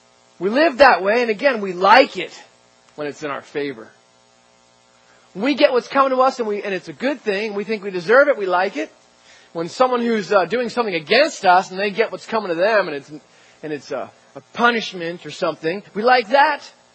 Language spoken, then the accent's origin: English; New Jersey, United States; Maybe it's because I'm from Jersey, but I know that you don't mess